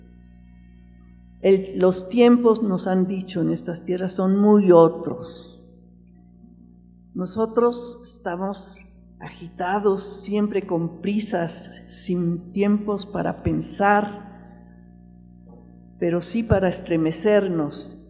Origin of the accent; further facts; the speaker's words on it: Mexico; cómo podemos ser útiles como mexicanos todos para despertar a este país y transformarlo